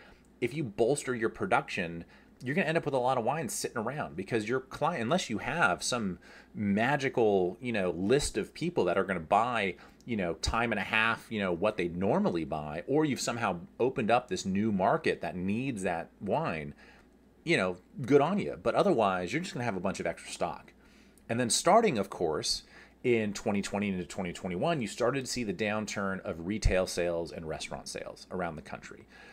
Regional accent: California, United States; I'm from California. I'm not a big surfer. I've been surfing twice in my life

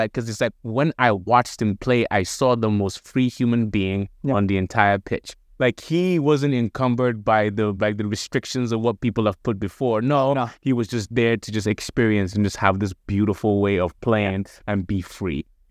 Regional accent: Nigeria

